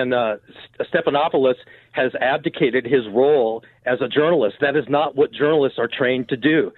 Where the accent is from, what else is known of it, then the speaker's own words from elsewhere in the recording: Texas, United States; now in Los Angeles, United States; Hey, I'm from Texas, too